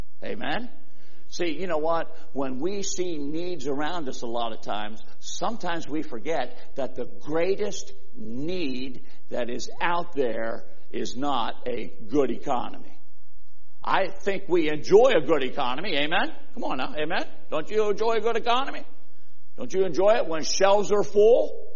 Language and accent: English; Freeburg, United States; I was born and raised in Freeburg.